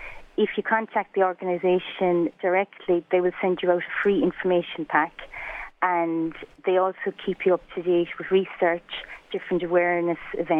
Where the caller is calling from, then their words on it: Cork, Munster, Ireland; But seeing as I'm ringing today from Cork, I have to give the Cork details.